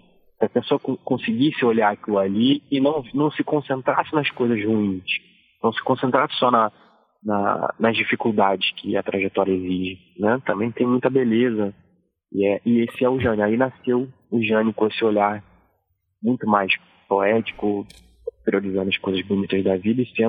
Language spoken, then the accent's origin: Portuguese; Rio de Janeiro, Brazil; eu também sou daqui do Rio de Janeiro, eu também sou de cidade grande, né? Não sou do interior, mas a minha família, por parte de mãe e de pai, vieram aqui para o Rio de Janeiro em busca de melhores oportunidades, né? Parte da família da minha mãe veio da Paraíba